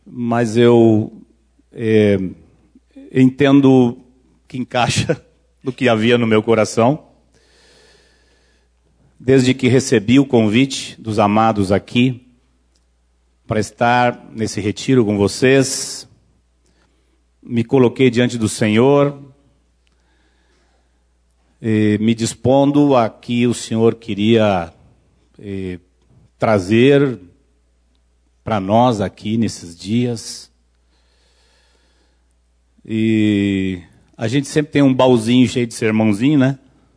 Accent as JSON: {"language": "Portuguese", "region": "Bahia", "country": "Brazil", "said": "Eu como já sou baiano mesmo, eu sei como é que é esse negócio aqui."}